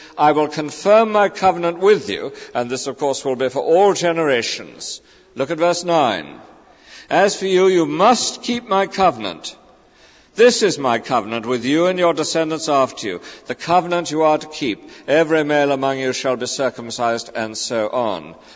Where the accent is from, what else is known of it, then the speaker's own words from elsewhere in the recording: United Kingdom; I know as British people we don't like controversy.